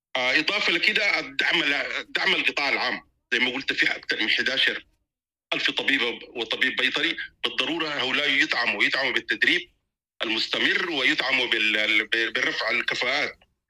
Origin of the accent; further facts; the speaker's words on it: Sudan; عندنا في السودان